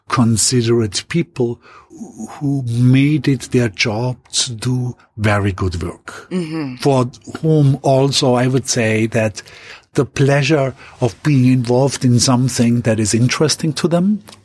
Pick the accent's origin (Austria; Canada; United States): Austria; I grew up in a very large family.